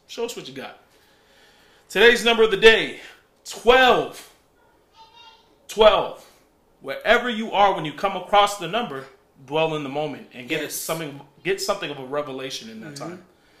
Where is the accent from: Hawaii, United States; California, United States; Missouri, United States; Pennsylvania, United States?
California, United States; I was heavily influenced growing up in California by West Coast music.